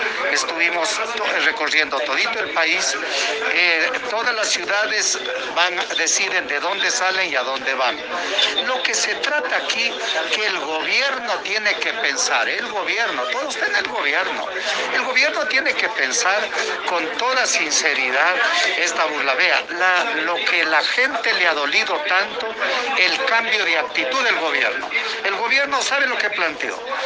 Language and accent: Spanish; Ecuador; otra cosa que le pedimos como ecuatorianos